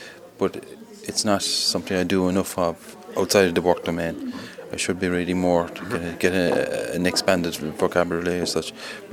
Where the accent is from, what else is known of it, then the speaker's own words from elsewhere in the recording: Ulster, Ireland; I'm from Ireland, County Cavan in Ireland.